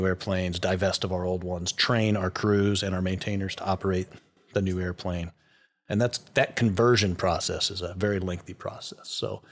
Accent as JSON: {"language": "English", "region": "Missouri", "country": "United States", "tie": "born or raised there", "said": "And I missed, my home state and my friends and my family immensely. But if I saw the Royals or the Chiefs on TV, it was just the best feeling in the world."}